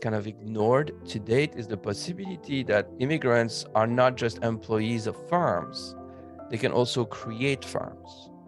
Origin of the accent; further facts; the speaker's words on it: Paris, Île-de-France, France; now in United States; I'm an immigrant to the US. I grew up in Paris